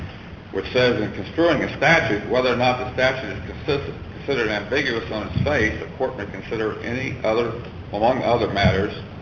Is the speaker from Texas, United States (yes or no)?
yes; Houston, Texas, United States; I'm from Houston.